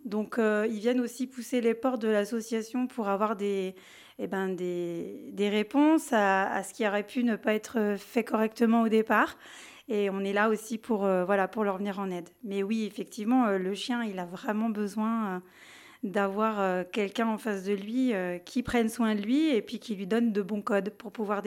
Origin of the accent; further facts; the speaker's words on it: Lyon, Auvergne-Rhône-Alpes, France; Alors, moi, je suis lyonnaise.